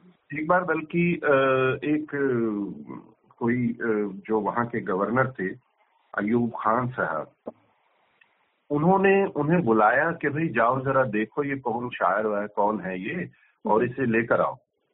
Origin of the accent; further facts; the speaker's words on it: Ambala, Haryana, India; मैं अम्बाला का रहने वाला हूँ।